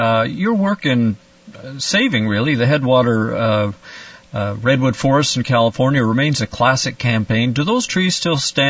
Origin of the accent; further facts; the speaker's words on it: Canada; Well, you know, as a, I'm a Canadian, and I wonder who the audience for this book is.